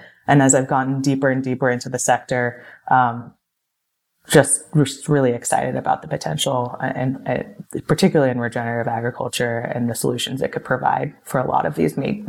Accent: Kansas City, Missouri, United States; I grew up in the Midwest in Kansas City in the United States, surrounded by farmland, didn't grow up on a farm

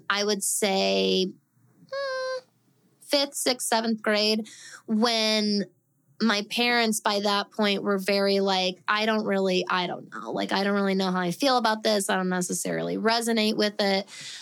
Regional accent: Colorado, United States; We're from Colorado, so it's always been kind of hit and miss at that time of year.

